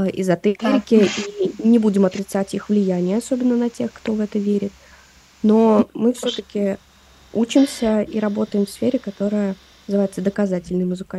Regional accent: Russia; Я из России.

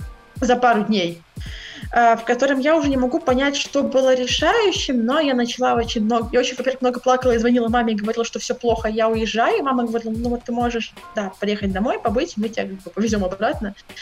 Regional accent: Ventspils, Courland, Latvia; это было в моем родном городе Венспилсе

